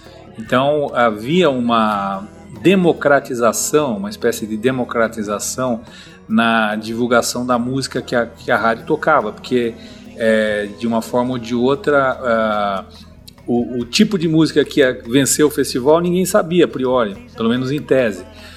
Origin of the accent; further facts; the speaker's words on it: Avaré, São Paulo, Brazil; um festival que foi criado na minha terra natal, em Avaré.